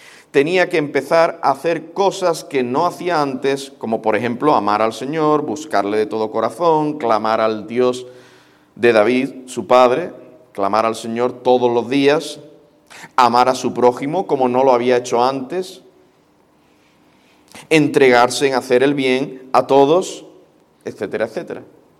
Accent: Andalusia, Spain; accent: Andalusian; Aún con mi acento andaluz me entiendes, ¿verdad?

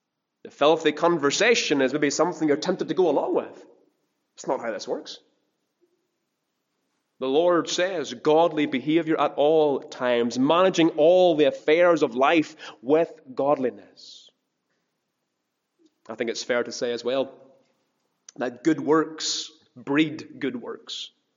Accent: Ballymena, Northern Ireland, United Kingdom; he knew I was from Ballymena

